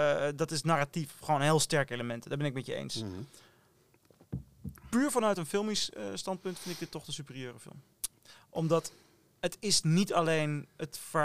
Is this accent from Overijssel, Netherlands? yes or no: yes; Overijssel, Netherlands; vroeger bij mij op school en in Twente, waar ik vandaan kwam